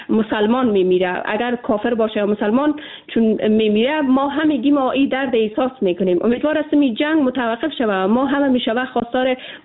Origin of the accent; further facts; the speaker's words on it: Afghanistan; ما به عنوان یک افغان